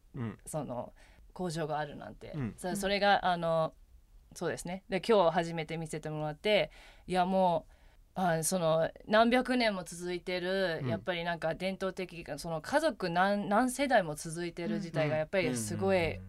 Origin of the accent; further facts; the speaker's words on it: New Jersey, United States; also born or lived in Japan; 私もあの日本生まれで、でもアメリカ育ちなのでずっともう20年以上